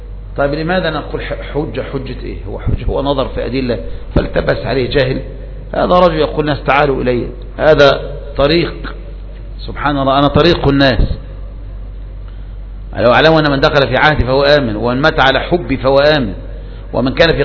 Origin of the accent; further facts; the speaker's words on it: Zagazig, Sharqia Governorate, Egypt; هذا موجود عندنا في الزقازيق الآن، موجود في الزقازيق.